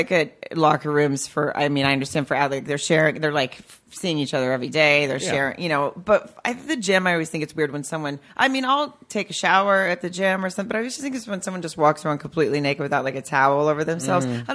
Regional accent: Farmington, Arkansas, United States; Arkansas. Little. It's a town called Farmington, right outside of Fayetteville.

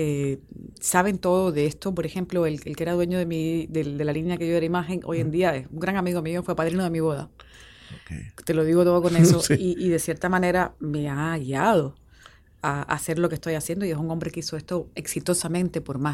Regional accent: Havana, Cuba; Soy habanera, me encanta mi ciudad. La Habana es una ciudad preciosa.

